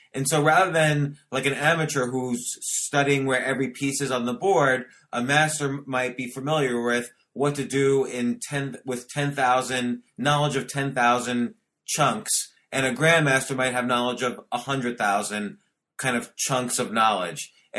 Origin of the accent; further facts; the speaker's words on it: New York, United States; Oh, man, I grew up in Washington Square Park.